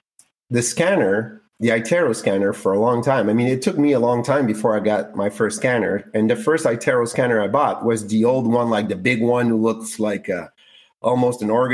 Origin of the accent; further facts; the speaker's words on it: Canada; I'm French Canadian and I'm a male